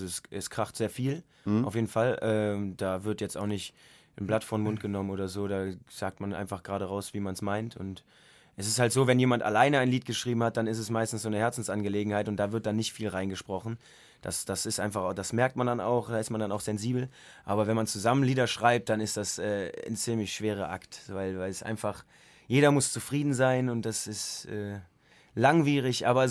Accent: North Rhine-Westphalia, Germany; accent: Kölsch; Aber wenn wir so zusammensitzen, dann merkt man schon immer wieder, dass der ein oder andere Satz Kölsch dabei ist.

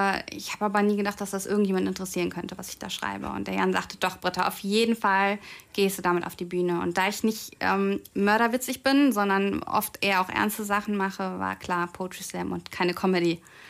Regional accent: Bonn, North Rhine-Westphalia, Germany; in meiner Heimatgemeinde in der Trinitatskirche in Endenich.

